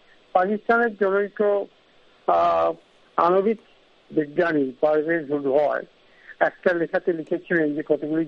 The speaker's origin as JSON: {"language": "Bangla", "country": "India", "said": "আমরা ভারতীয় হিসেবে"}